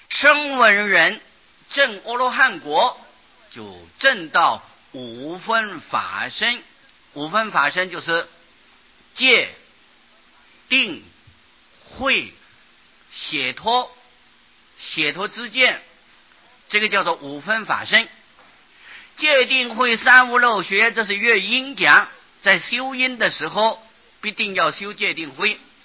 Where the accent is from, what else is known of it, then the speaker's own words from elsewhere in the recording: China; 但是在我们中国人呢、啊、喜欢简略